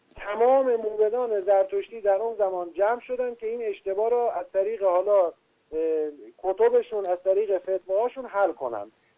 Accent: Iran; وقتی که ما ایرانی هستیم و اسم ایرانی رومونه هست

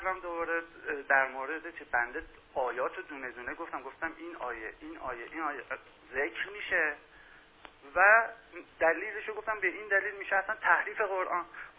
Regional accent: Iran; ما ایرانی هستیم، من هموطن ایرانی ما دوستان

